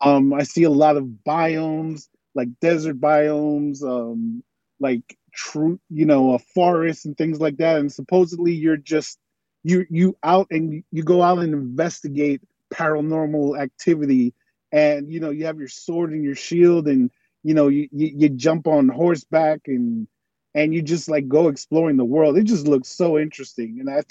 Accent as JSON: {"language": "English", "country": "Dominican Republic", "lives_now": "Chicago, United States", "said": "I'm in Chicago right now, but I gotta say this first and foremost. Hey, lo que papo, what's up, man? You know, Dominicano here"}